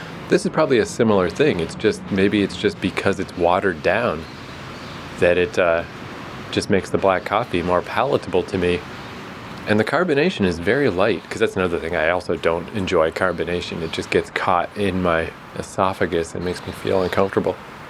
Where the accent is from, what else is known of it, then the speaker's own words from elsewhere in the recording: Canada; I got one from a gas station in my hometown back in Canada.